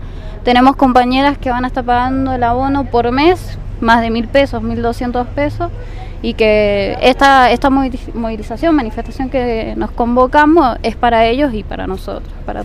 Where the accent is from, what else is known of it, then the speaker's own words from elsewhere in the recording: Tupungato, Mendoza, Argentina; Yo soy de Tupungato y somos una gran mayoría de jóvenes que estamos viajando no solamente a Tunuyán, sino también a Consulta